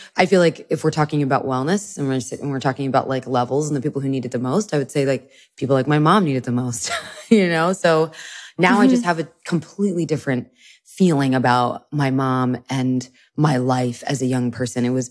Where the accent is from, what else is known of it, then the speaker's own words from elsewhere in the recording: Florida, United States; I grew up in all kinds of places, but I grew up mostly in Florida. I moved around a lot.